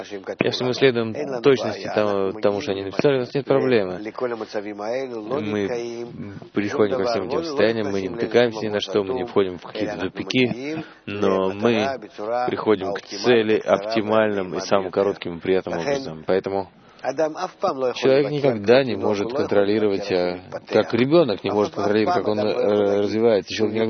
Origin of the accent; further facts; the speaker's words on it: Haifa, Haifa District, Israel; я из Хайфы.